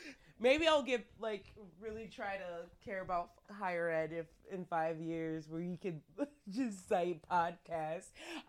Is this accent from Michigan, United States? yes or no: yes; Detroit, Michigan, United States; Bitch, we're literally from Detroit area.